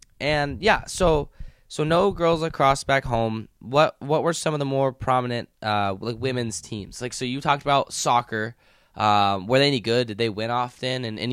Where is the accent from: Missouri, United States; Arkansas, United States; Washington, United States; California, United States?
Washington, United States; I'm from Washington, you know, grew up super close to Seattle